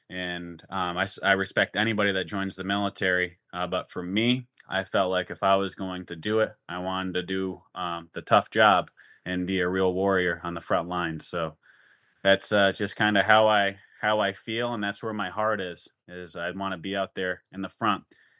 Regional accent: Vermont, United States; So I was born in Vermont in the Green Mountains. And where I'm from is right on the border, New York and Vermont. And so it's all mountains from around there.

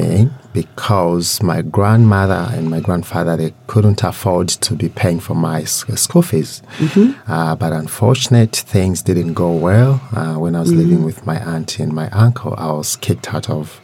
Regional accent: Zambia; I was born and bred in Zambia, and this was, I was at the high school, which is the central province of Zambia.

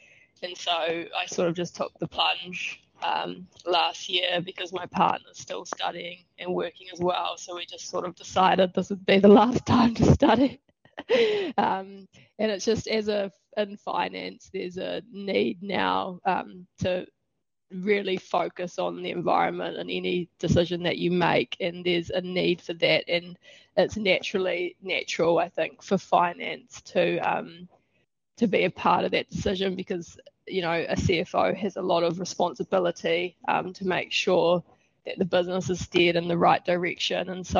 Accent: Hawke's Bay, New Zealand; Grew up in Hawke's Bay and have sort of gone away and come back. My whole family's actually come back home

